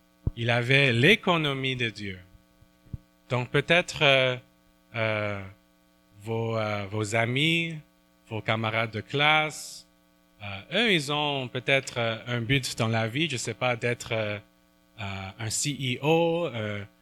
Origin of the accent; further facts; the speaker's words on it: Montreal, Quebec, Canada; Vous savez, Alan et moi, on a grandi ici à Montréal